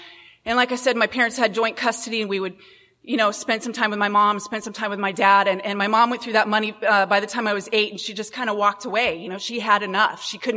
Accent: Houston, Texas, United States; born there; You know, I was born in Houston, Texas

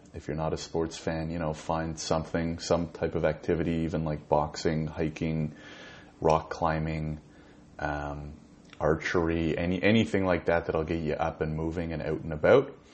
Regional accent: Ottawa, Ontario, Canada; born there; now in Toronto, Canada; I was born in Ottawa, which is the capital of Canada. Moved here about a year and a half ago

